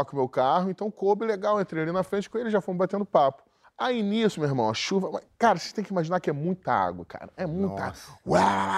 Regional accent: Rio de Janeiro, Brazil; vamos, a gente é carioca, porra

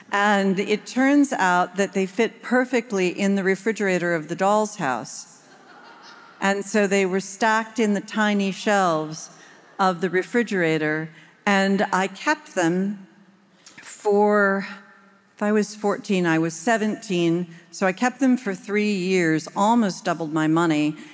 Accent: United States; a lot of heat about being an American, and especially about being an American in Nashville, Tennessee

